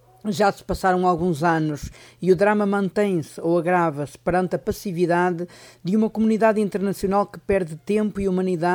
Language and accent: Portuguese; Portugal; senti-me honrado como português